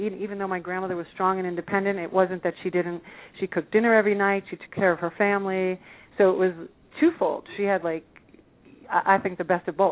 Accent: New York, United States; now in Los Angeles, United States; It's interesting because I moved out here from New York. All of my friends here are from New York.

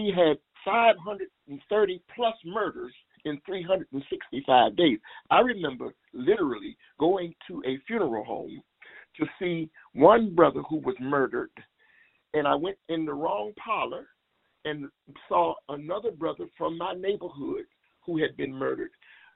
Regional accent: Washington, District of Columbia, United States; growing up in Langston Terrace, which is the first all-black public assisted housing project in the United States

